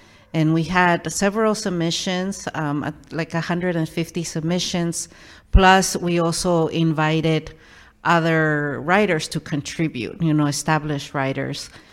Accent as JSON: {"language": "English", "town": "Los Angeles", "region": "California", "country": "United States", "tie": "born or raised there", "also_born_or_lived": "Mexico", "said": "and I came from Mexico when I was nine. So we have a shared experience, and they grew up in Brooklyn and I grew up in Los Angeles."}